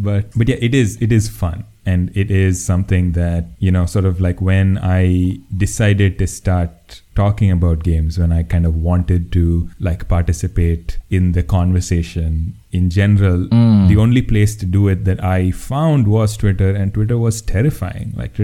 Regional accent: India; I'm an Indian game designer.

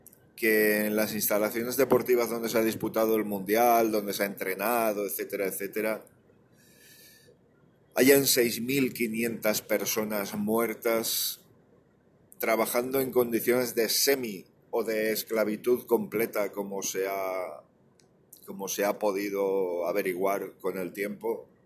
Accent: Valencian Community, Spain; siempre he sido muy fan, como valenciano, de todo lo argentino

